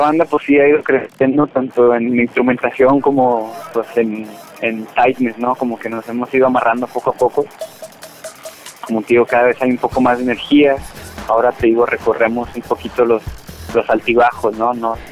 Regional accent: northern Mexico, Mexico; a donde venimos del norte de México.

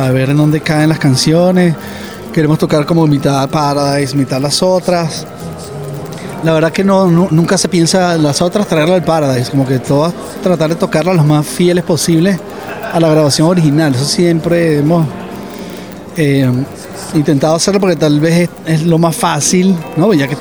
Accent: Venezuela; apoyando a todo lo que está pasando en Venezuela, porque nos afecta como venezolanos

